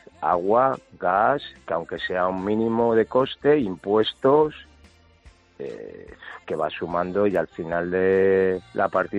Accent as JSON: {"language": "Spanish", "town": "Madrid", "region": "Community of Madrid", "country": "Spain", "moved": "as an adult", "lives_now": "Dénia, Spain", "said": "Yo, por ejemplo, yo amo a mi pueblo. Yo soy de Madrid, pero llevo 30 años viviendo en Denia y yo amo a la gente de Denia."}